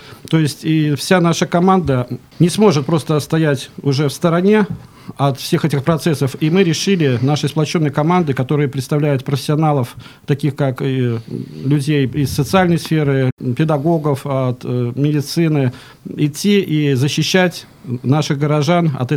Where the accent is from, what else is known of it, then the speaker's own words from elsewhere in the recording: Pskov, Pskov Oblast, Russia; я и родился в Пскове, и закончил псковскую школу, закончил Псковский государственный педагогический институт, и уезжал из Пскова только на службу в армию или на службу на Кавказ, как участник боевых действий в Чечне